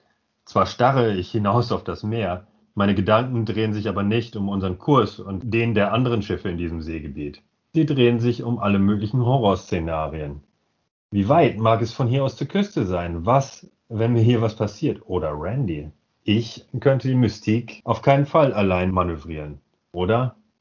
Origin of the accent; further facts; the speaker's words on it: Northern Germany, Germany; wie wir bei uns in Norddeutschland sagen